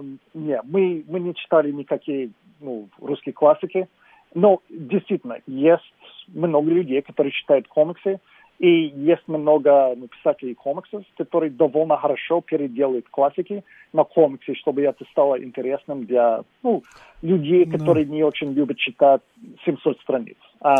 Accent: Michigan, United States; Russian is a second language; И я из Мичигана, это северный штат

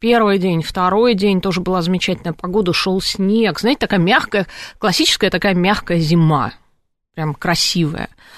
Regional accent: Moscow, Russia; я, естественно, как многие москвичи, там была неоднократно

